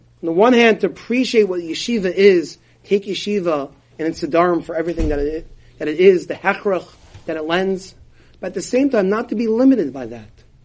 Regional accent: Brooklyn, New York, United States; Even though I grew up in Brooklyn, but I had the schuss of going to Masifta in Queens.

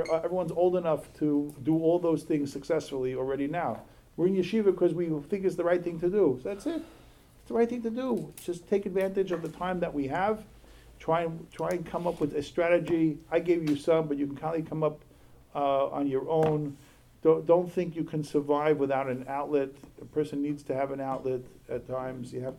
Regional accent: United States; We grew up in America.

